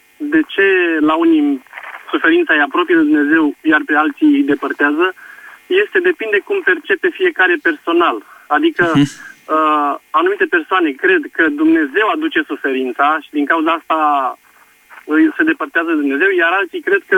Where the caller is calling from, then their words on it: Olt County, Romania; de la Olt. … de la Olt.